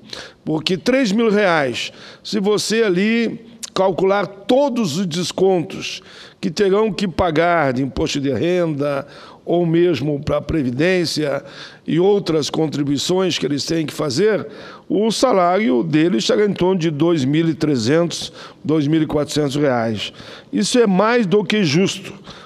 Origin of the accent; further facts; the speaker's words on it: Caxias do Sul, Rio Grande do Sul, Brazil; Caxias do Sul, minha cidade natal